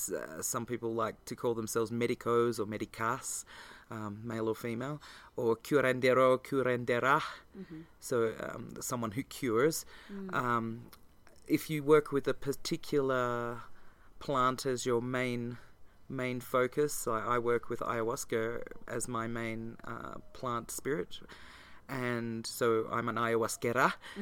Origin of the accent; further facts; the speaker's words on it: Australia; I'm a mongrel from half a dozen different cultures and ended up with my family in Australia